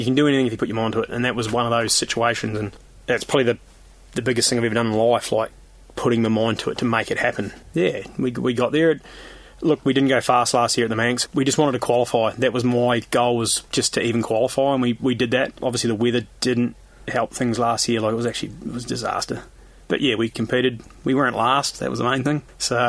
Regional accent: New Zealand; now in Victoria, Australia; I'm originally a New Zealander. I now live in Australia, Victoria in Australia.

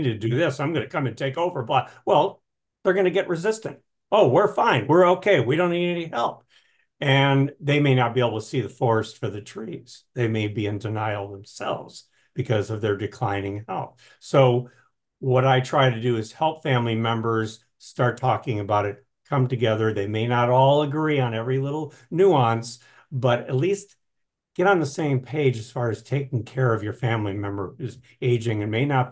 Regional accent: New England, United States; now in Portland, United States; I live in the Portland, Oregon area. I'm originally from New England.

